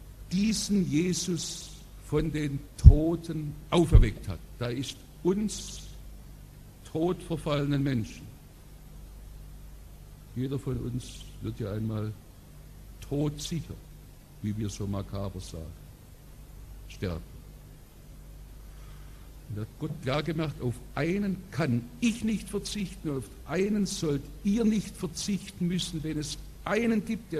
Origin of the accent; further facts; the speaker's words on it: Baden-Württemberg, Germany; born there; Als gebürtiger Schwarzwälder ist es mir eine große Ehre, dass ich hier in der Hauptstadt des Schwarzwaldes sein kann.